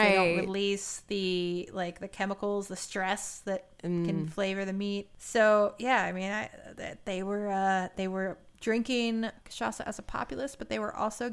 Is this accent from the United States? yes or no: yes; Appalachia, United States; I'm from the Appalachian region. I think I can do that.